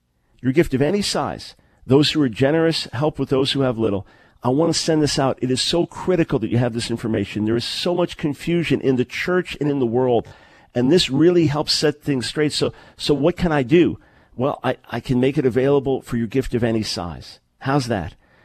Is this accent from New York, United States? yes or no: yes; New York, United States; also born or lived in Manhattan; And I am a New Yorker, after all, born and raised in New York, born in Manhattan, raised on Long Island.